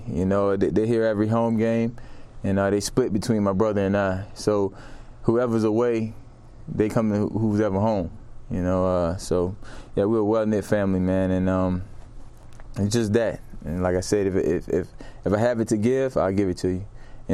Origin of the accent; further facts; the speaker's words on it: New Orleans, Louisiana, United States; and I'm from New Orleans, so I know what it feels like, you know, to run from hurricanes